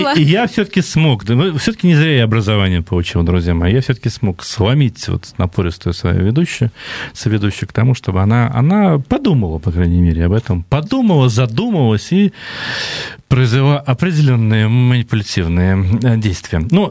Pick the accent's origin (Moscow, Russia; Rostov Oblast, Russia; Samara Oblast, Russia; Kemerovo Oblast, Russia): Samara Oblast, Russia; Samara; У меня многие друзья в Самаре, я родом из Самары